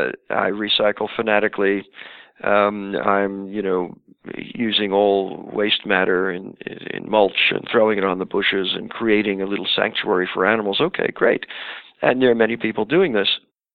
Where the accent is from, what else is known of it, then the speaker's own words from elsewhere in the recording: New York, United States; when I was a kid growing up in New York, there was no notion of a limit of resources.